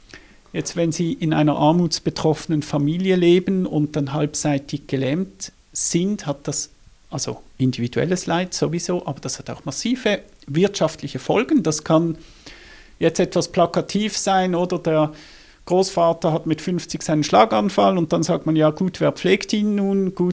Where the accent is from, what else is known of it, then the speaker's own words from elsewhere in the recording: Basel, Basel-Stadt, Switzerland; Und ich bin selbst aus Basel.